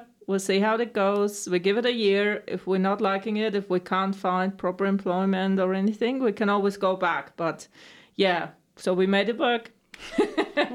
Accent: Bavaria, Germany; So I'm originally from Germany, from Bavaria, right at the, you know, mountains.

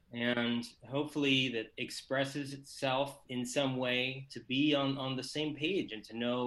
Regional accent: Miami, Florida, United States; I mean, growing up in Miami in a Cuban American community, those words are so intelligible across Spanish speaking countries

